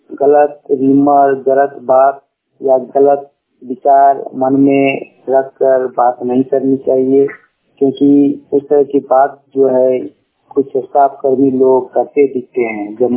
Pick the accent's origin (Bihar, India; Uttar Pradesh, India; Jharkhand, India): Jharkhand, India; Kasmar; ग्राम कसमार शक्ति पंचायत कसमार जिला बोकारो का रहने वाला हूँ।